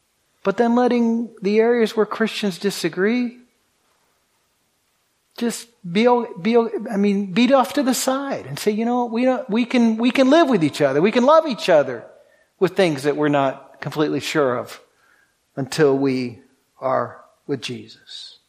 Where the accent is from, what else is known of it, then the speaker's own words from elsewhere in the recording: New England, United States; I come from New England, as you know.